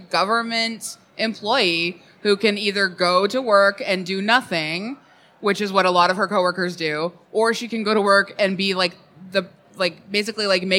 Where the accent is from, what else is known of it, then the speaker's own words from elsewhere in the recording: Vancouver, British Columbia, Canada; I grew up in Vancouver.